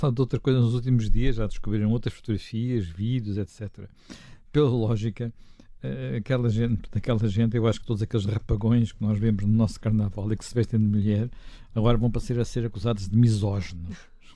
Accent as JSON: {"language": "Portuguese", "country": "Portugal", "said": "sou caucasiano, isso não tenho dúvidas. Portanto, sou suspeito de racismo, até prova em contrário. Portanto, como nasci em Portugal, sou português."}